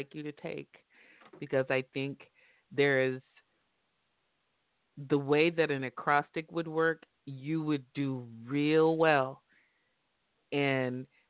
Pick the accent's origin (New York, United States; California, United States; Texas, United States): California, United States; San Francisco; I'm from San Francisco 49er country. I cannot like this page.